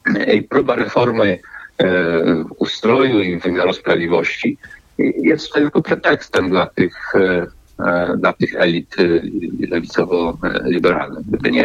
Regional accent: Łódź Voivodeship, Poland; ponieważ wywodzę się też z ziemi łódzkiej, z innej części Środkowa Trybunalskiego.

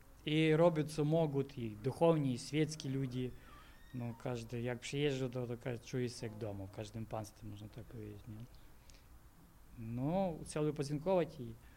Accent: Ukraine; Polish is a second language; Jestem Ukraińcem, tak? Ojciec miał polskiego pochodzenia

